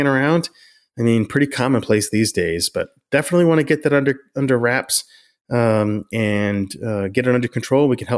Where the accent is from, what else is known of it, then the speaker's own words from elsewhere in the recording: Houlton, Maine, United States; I'm actually from Holton as well.